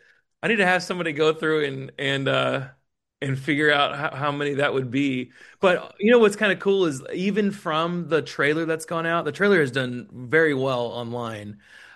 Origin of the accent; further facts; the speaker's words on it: Chickasha, Oklahoma, United States; I'm from Chickasha. And my family's been established here for a long time.